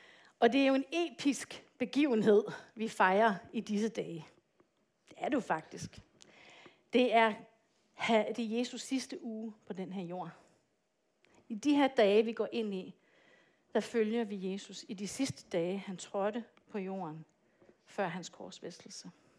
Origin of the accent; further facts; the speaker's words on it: Tanzania; moved away; som barn, jeg voksede op som missionærdatter i Tanzania